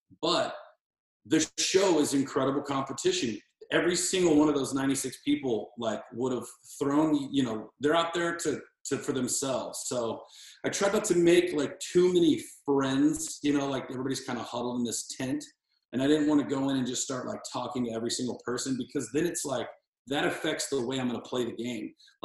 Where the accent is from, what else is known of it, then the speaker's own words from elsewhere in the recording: Texas, United States; even growing up in Texas, you know, I used to look up to Rodriguez, Linklater, Terrence Malick